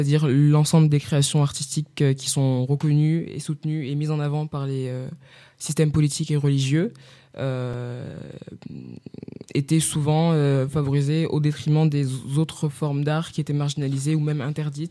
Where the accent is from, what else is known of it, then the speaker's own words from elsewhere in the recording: Morocco; je suis marocaine.